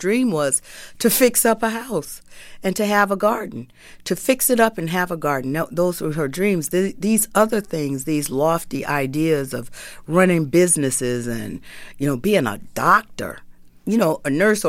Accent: Atlanta, Georgia, United States; I'm from Atlanta. Yes, I am.

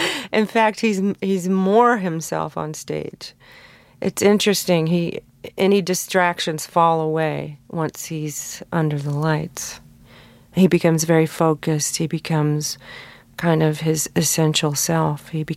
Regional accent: California, United States; You know, I was raised in Southern California. I grew up on rock and roll.

